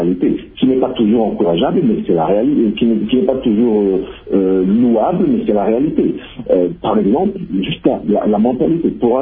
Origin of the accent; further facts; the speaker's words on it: DR Congo; born there; Je ne me considère pas comme un visiteur en RDC, et le fait de savoir au Congo, qui est ma terre natale, qui est la terre de mes ancêtres, la terre de mes enfants